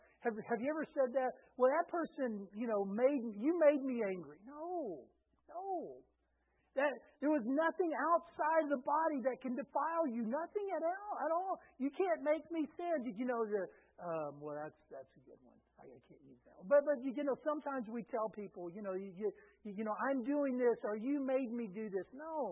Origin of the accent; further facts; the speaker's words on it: Texas, United States; Yeah, I'm from Texas. I understand what spittoons are.